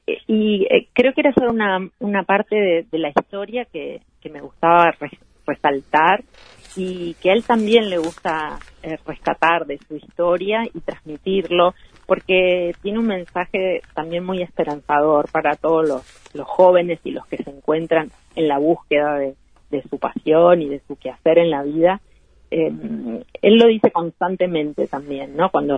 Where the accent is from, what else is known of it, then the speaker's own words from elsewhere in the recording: Maldonado, Uruguay; yo soy del departamento de Maldonado, así que es muy de cerca su trabajo como gestor cultural